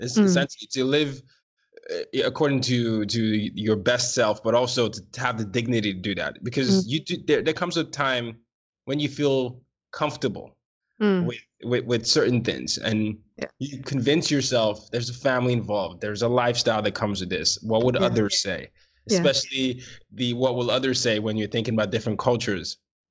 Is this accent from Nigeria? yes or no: yes; Nigeria; because my parents are Nigerian. Well, I mean, we're all Nigerian